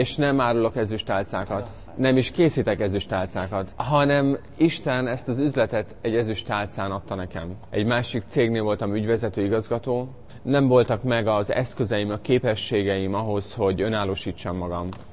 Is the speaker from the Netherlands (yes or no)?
yes; Netherlands; A Hollandiában születtem, 77-ben.